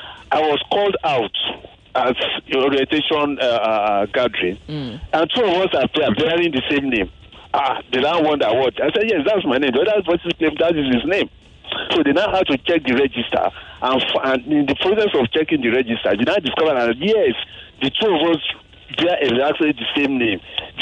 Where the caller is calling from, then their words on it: Ikeja, Lagos, Nigeria; I'm calling from Ikeja.